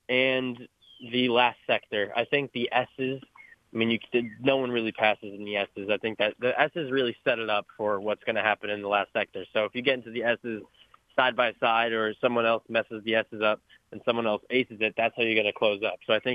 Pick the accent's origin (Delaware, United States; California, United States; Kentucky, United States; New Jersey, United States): New Jersey, United States; I grew up in New Jersey, so I'm a couple hour drive away, but nothing else is closer.